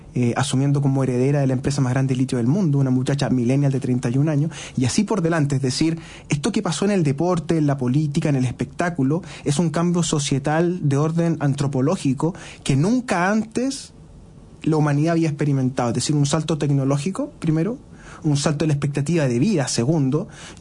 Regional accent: Melipilla, Santiago Metropolitan Region, Chile; el primer clásico que yo fui en mi vida, vinimos de Melipilla con mi padre, mi hermano y mi mamá

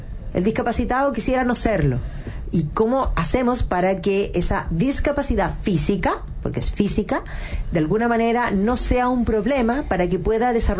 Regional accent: Chile; Entonces le dije, soy chilena.

